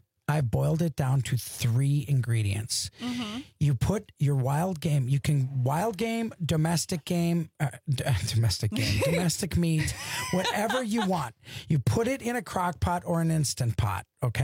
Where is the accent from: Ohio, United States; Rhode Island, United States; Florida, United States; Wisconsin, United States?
Wisconsin, United States; Just do just Cheese Whiz. I'm from Wisconsin, so